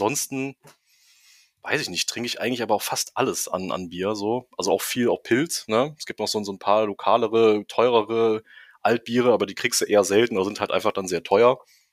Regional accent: North Rhine-Westphalia, Germany; wir haben ja hier in der Ecke, ich komme ja aus NRW und so, Düsseldorf, so Mönchengladbach, wenn man das kennt.

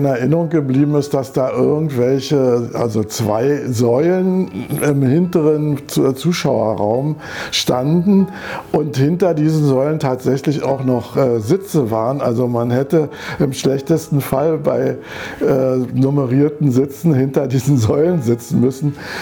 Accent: Zehlendorf, Berlin, Germany; also born or lived in Lankwitz; ich bin noch hier ganz in der Nähe geboren. Das kommt noch dazu, aber habe dann doch meine Jugend in Zehlendorf verbracht und bin dann erst 73 eben wieder nach Lankwitz zurückgezogen.

